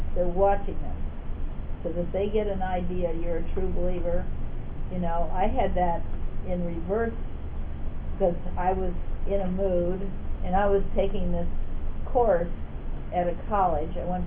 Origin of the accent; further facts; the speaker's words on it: United States; Or I can't eat that particular food because I'm American and it would probably really make me sick.